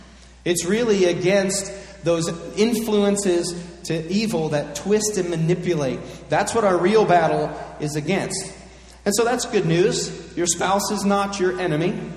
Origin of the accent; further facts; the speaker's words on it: Pennsylvania, United States; I've told you that I grew up in Pennsylvania and my family still all lives there.